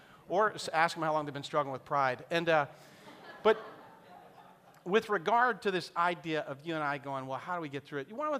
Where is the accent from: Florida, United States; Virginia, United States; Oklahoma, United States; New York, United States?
Virginia, United States; Reston; I grew up in Reston just up the road. We had a ton of woods behind our house back then before they built a bunch of neighborhoods there.